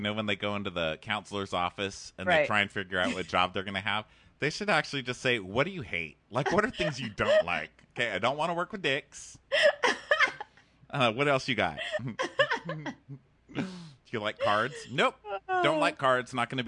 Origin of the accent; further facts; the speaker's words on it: Texas, United States; Well, I'm from